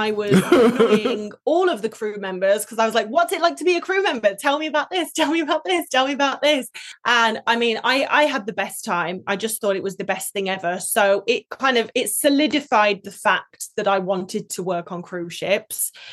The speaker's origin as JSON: {"language": "English", "country": "United Kingdom", "said": "I'd always wanted to try Cunard, you know, being British."}